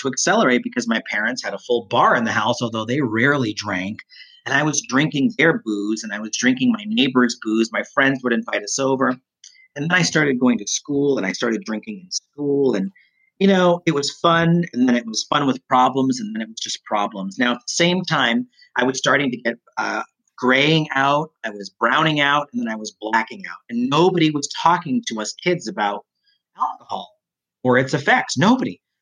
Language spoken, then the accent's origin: English; New Hampshire, United States; And growing up in New Hampshire at the same time, Christine, there was this TV show called In Search